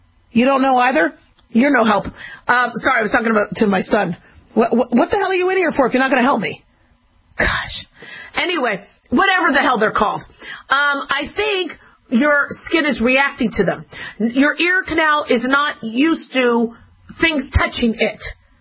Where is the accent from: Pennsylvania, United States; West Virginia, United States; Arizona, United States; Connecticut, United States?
Arizona, United States; Phoenix; also born or lived in Los Angeles, United States / Nevada, United States; I grew up in Phoenix, Arizona. I was born in L.A., grew up in Phoenix, and then I moved to Nevada, and I finished my school in Nevada, and then back to California, and then back to Nevada